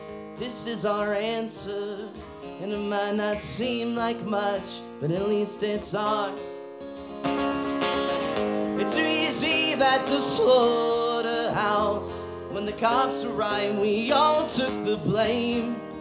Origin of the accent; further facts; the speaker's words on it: East Coast, United States; now in Los Angeles, United States; So I live in Los Angeles now. And I have for 8 years, but I'm originally from the East Coast.